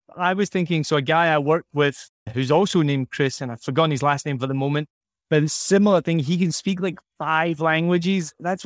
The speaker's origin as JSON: {"language": "English", "region": "Scotland", "country": "United Kingdom", "said": "\"Me, no, I'm from Scotland. It's different.\""}